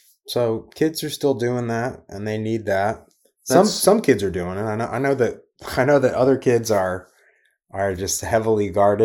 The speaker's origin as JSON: {"language": "English", "town": "Lubbock", "region": "Texas", "country": "United States", "tie": "born or raised there", "said": "I growing up in Lubbock, I didn't know anything about the South."}